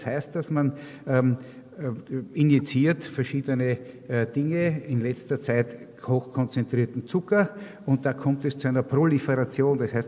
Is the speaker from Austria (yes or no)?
yes; Austria; bei uns in Österreich